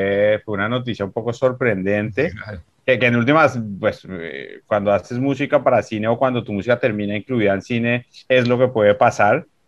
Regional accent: Bogotá, Colombia; Yo soy bogotano. No, yo soy todo lo contrario, imagínate, en Bogotá, qué mar ni qué nada.

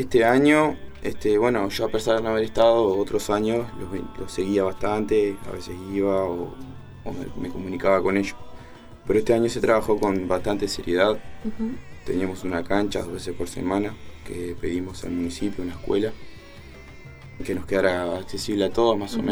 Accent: Juan Lacaze, Colonia, Uruguay; No, yo soy del interior de Colonia, de Juan Lacase.

